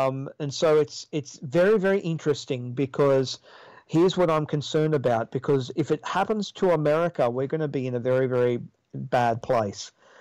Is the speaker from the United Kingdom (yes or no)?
no; Australia; I say, listen, you know, I'm an Australian. I'm not one of you.